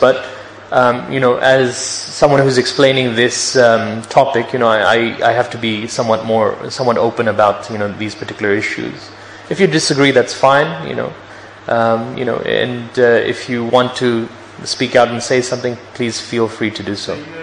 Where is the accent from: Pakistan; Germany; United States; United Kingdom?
Pakistan; English is a second language; since I'm a Pakistani myself, you know, I don't see any wrong in saying this